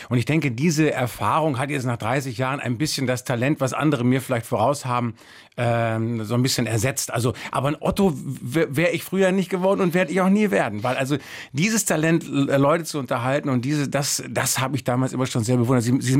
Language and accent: German; Bielefeld, North Rhine-Westphalia, Germany; In Bielefeld damals, meine Heimatstadt, Drei-Sparten-Theater.